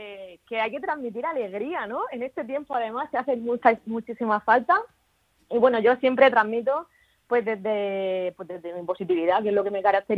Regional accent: Santiago de la Ribera, Region of Murcia, Spain; now in Murcia, Spain; es sobre todo una murciana enamorada de su tierra. Soy originalmente de Santiago de la Ribera y desde hace 15 años vivo en Murcia ciudad, en el centro.

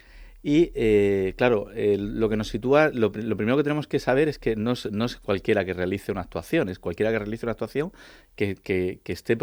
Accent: Region of Murcia, Spain; los que somos de Murcia y nos hemos bañado toda la vida en el Mar Menor, yo recuerdo mi infancia en Lopagán

